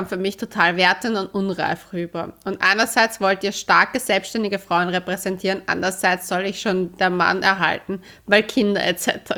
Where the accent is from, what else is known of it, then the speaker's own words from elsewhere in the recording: Austria; Wir sind ja auch Österreicher.